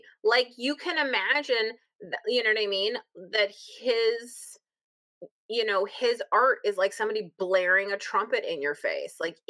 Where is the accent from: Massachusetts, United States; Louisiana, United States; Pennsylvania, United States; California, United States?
Massachusetts, United States; It's just for fun because I'm from Massachusetts, so I like to brag about that.